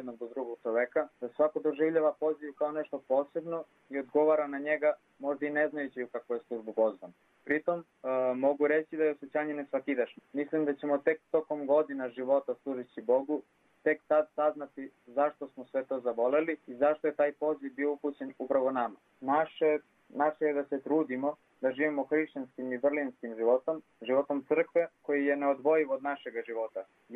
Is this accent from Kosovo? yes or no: yes; Lapje Selo, Kosovo; Ja sam 4. godina Prizrenske bogoslovije i dolazim iz Lapih sela, okolina Gračanice.